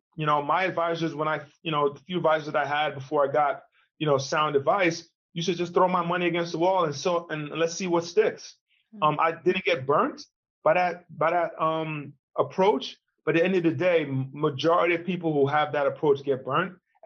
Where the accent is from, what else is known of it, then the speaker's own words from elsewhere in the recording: Nigeria; I wanted to go all black, right? I'm Nigerian. I'm going back to the roots.